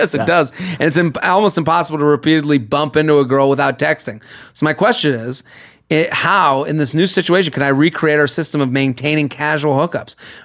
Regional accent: Massachusetts, United States; Literally, I'm from outside of Boston. That is everyone.

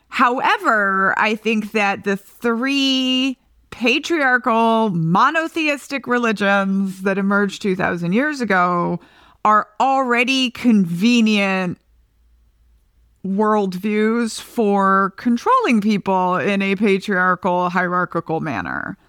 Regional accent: Philippines; born there; also born or lived in Japan / Peru / Brazil; I was born in the Philippines. So I was born in the Philippines just as the Marcos dictatorship was falling, in fact. Then I spent 3.5 years in Japan. Then we spent a year in Peru. Then we spent a decade in Brazil.

